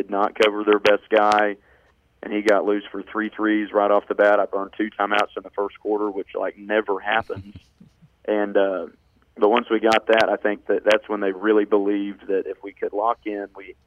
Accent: Okarche, Oklahoma, United States; And I'm from Okarchee High School, and I did a lot of work with Coach Ray West and Coach Aaron West, and we made a couple state tournaments together.

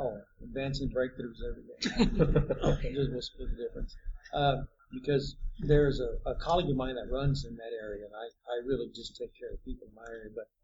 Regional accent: San Antonio, Texas, United States; I was born and raised in San Antonio. I went to private school.

